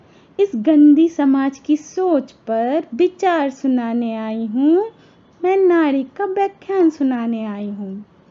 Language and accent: Hindi; Noida, Uttar Pradesh, India; और मैं नोएडा से हूँ।